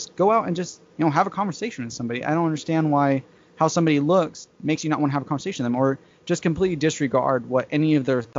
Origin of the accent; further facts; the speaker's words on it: California, United States; You know, I'm from California, you know